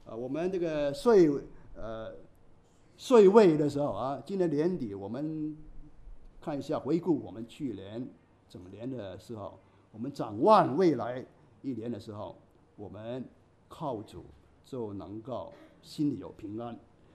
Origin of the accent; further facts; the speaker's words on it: Hong Kong; 那也是影响我们香港人的财富